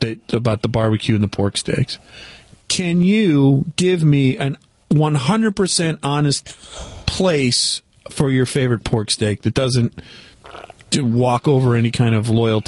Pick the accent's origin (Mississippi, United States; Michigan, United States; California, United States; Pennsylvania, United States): Michigan, United States; Detroit; What I would really is this place in of course growing up in Detroit that it's called the Boneyard.